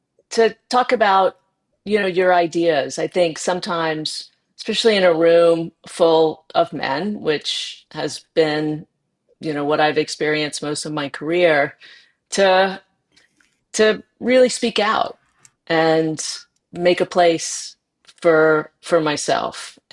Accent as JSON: {"language": "English", "town": "Jacksonville", "region": "Florida", "country": "United States", "tie": "born or raised there", "said": "I really loved where I grew up in Jacksonville. And I love Tampa, too. I have family in both places."}